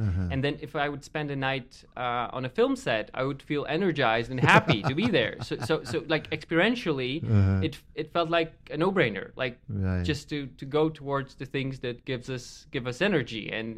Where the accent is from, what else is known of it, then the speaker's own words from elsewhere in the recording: Katowice, Silesian Voivodeship, Poland; now in Los Angeles, United States; I grew up in Katowice, so uh-huh. It's a big industrial city in the south of the country, and so half of the year it's rather gloomy and the overcast sky is taking its toll